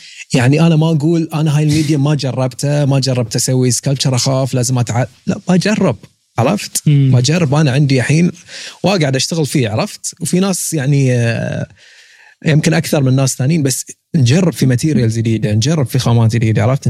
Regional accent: Bahrain; تجربتي أنا كبحريني اشتغل يعني سوى معارض هني في الإمارات وفي السعودية

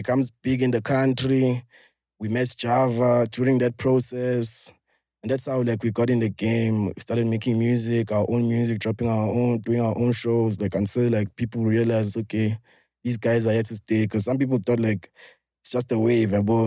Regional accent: Phoenix, KwaZulu-Natal, South Africa; born there; now in Johannesburg, South Africa; Now my story. I was born in Tsegwini, Phoenix, Emandieni. Shout out to all my charos. And then I moved to go stay with my pops at Dandi.

